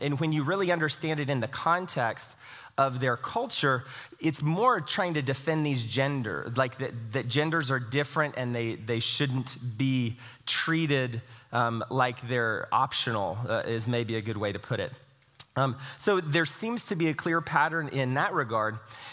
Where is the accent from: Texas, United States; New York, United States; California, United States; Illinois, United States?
Texas, United States; I know culturally a lot of us, especially growing up in Texas, you just take it for granted